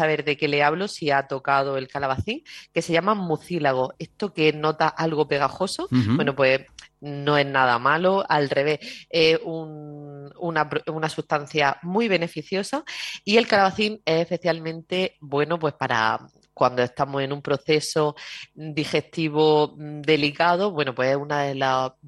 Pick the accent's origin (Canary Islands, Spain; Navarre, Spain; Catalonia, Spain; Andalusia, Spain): Andalusia, Spain; Las Norias; en donde yo vivo, donde yo soy, que soy de Las Norias